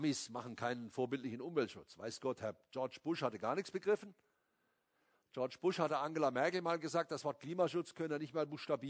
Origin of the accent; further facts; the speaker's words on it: Baden-Baden, Baden-Württemberg, Germany; Ich sage mal ein positives Beispiel aus Baden-Baden, meiner Heimatstadt.